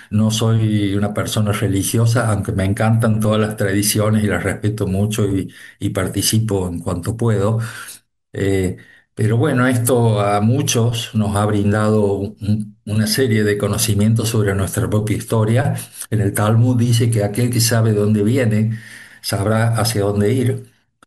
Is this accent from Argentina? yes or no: yes; Córdoba, Argentina; moved away; vengo de Argentina, como te darás cuenta por mi acento.